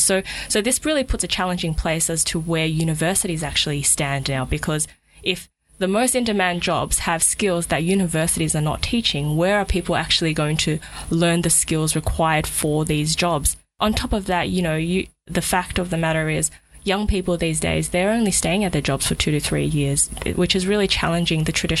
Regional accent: Australia; now in Singapore; see family that I wasn't able to connect with growing up in Australia

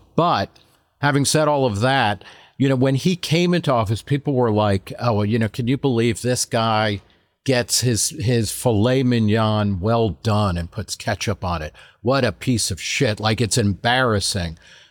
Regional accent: New Jersey, United States; I grew up in New Jersey in a town that had been founded in 1664.

